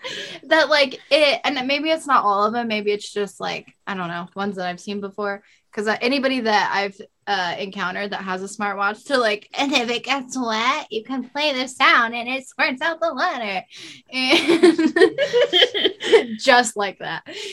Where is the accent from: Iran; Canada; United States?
Canada; I'm from Canada.